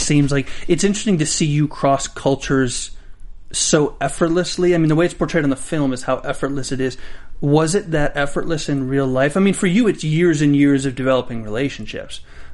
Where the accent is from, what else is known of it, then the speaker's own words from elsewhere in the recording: the South, United States; because I'm from the South, it's almost like the small town South in a weird way.